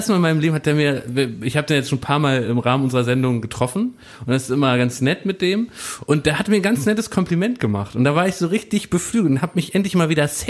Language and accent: German; Berlin, Germany; weil ich bin aus Berlin-Wilmersdorf